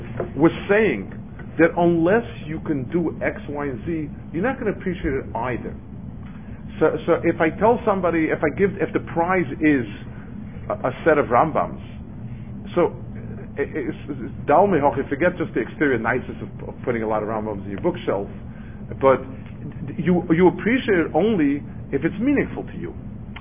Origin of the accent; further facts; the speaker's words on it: New York City, New York, United States; I remember I grew up in Lower East Side